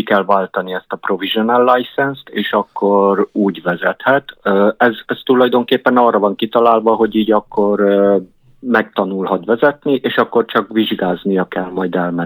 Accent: Zala, Hungary; Az lehet. Zalai vagyok.

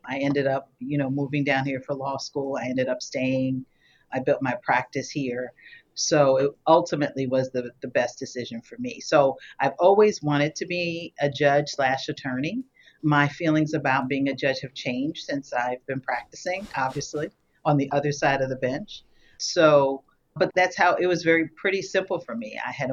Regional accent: New York, United States; So I'm originally from New York, and I mean, I am a diehard Knicks, Yankees. I am a New Yorker, right, at heart.

